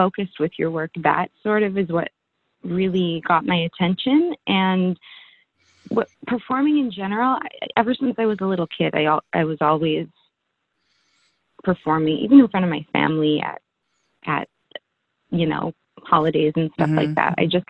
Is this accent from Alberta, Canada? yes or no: no; Vancouver, British Columbia, Canada; I'm an actress from Vancouver.